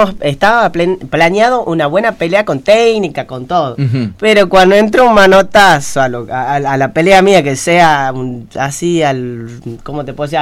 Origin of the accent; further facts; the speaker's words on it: Argentina; somos 60 argentinos